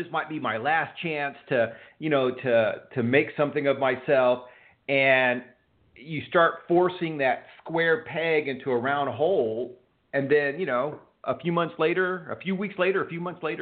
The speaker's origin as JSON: {"language": "English", "region": "Texas", "country": "United States", "said": "And you know, what's interesting is I'm from Texas"}